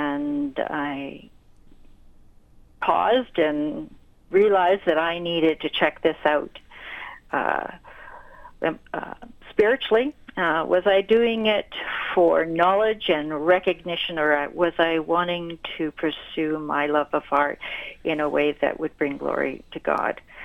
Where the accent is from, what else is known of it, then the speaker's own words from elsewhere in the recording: Central African Republic; I was born and raised in the Central African Republic.